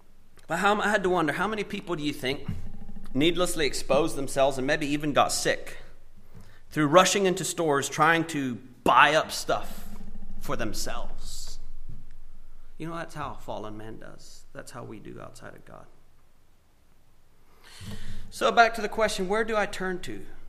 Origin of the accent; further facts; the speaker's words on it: Paraguay; growing up in Paraguay where there were holdups and things as a young boy.